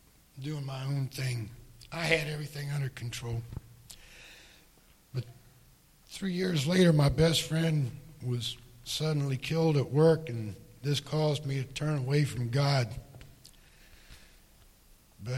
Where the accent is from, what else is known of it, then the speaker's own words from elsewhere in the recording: West Virginia, United States; Growing up in West Virginia, my knowledge of Jesus was very limited, only a few things that my grandmother taught me.